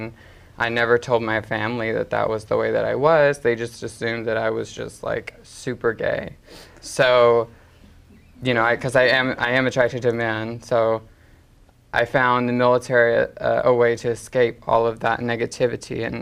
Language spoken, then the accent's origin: English; Arkansas, United States; Actually, I'm from Arkansas, so Southern Baptist. I grew up in a very conservative household, very religious.